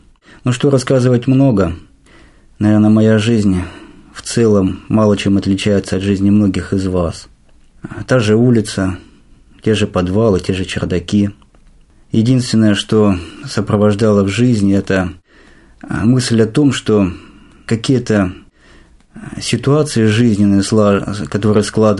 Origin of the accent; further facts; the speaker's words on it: Vorkuta, Komi Republic, Russia; Сам я родом из Воркуты.